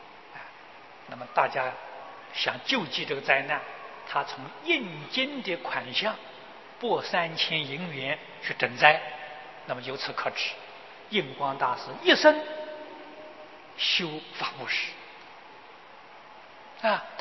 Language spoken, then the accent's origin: Chinese; China; 所以我们中国人呢，口头上常讲啊，舍得。